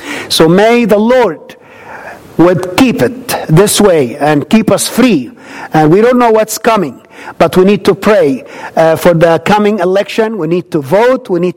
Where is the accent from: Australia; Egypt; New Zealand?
Egypt; moved away as an adult; now in United States; I always say I'm an Egyptian, but saved by grace. And I lived in Egypt 18 years of my life, and then I came to the States in 1981